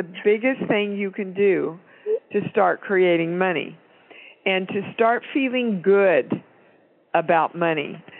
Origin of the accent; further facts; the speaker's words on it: Kansas, United States; So I'm from Kansas